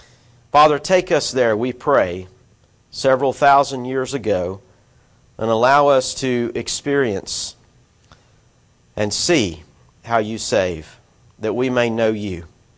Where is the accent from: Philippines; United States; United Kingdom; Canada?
United States; I'm reminded as an American, I don't know what slavery's like.